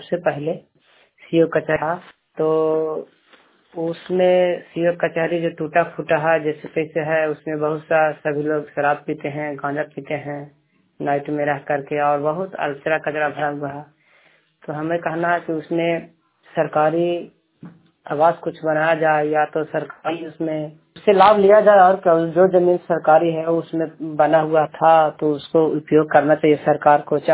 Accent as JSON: {"language": "Hindi", "town": "Chandi", "region": "Bihar", "country": "India", "said": "मैं चंडी का रहने वाला हूँ, जिला नालंदा हुआ, चंडी थाना हुआ।"}